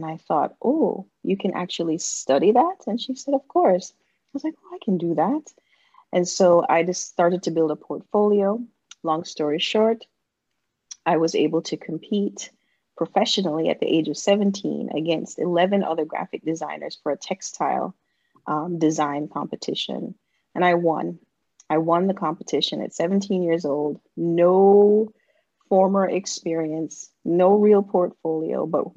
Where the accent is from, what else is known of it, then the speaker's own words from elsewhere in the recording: Jamaica; as I was growing up in Jamaica and watching her as a single mom, she was always on the grind.